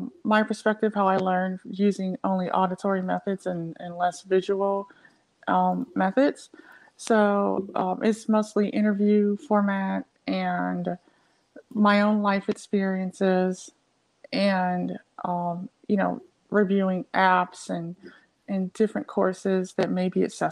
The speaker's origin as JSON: {"language": "English", "town": "Cleveland", "region": "Ohio", "country": "United States", "lives_now": "Akron, United States", "said": "the host of … Language Learning Journey podcast. I'm originally from Cleveland, Ohio. I live in Akron, Ohio."}